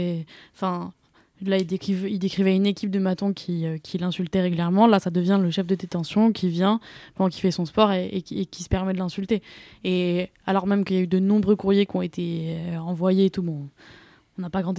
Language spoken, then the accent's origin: French; Guadeloupe; je pourrai rentrer chez moi en Guadeloupe, et revoir ma famille, profiter de ma culture, et les bons plats de chez moi